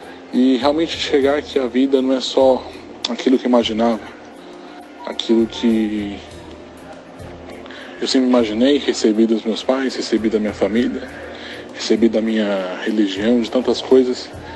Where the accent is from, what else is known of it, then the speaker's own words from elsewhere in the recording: São Paulo, Brazil; sou de São Paulo, tenho 25 anos